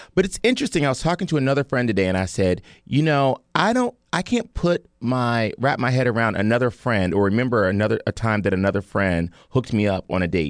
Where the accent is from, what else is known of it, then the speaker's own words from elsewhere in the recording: Cleveland, Ohio, United States; I'm from Cleveland.